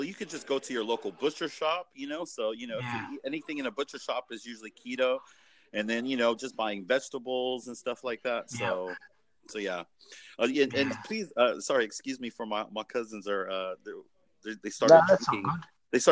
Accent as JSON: {"language": "English", "town": "Seattle", "region": "Washington", "country": "United States", "said": "Yeah, we're from Seattle."}